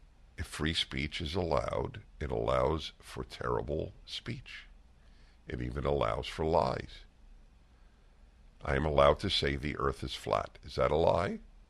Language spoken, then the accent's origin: English; New York City, New York, United States; I grew up in Brooklyn, New York. We would play stickball in the street.